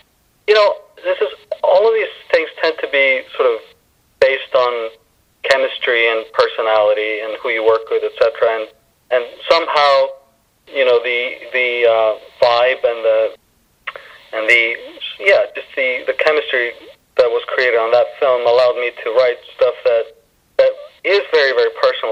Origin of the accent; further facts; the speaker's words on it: Iceland; and obviously I'm from Iceland, so which is a part of Scandinavia, culturally at least.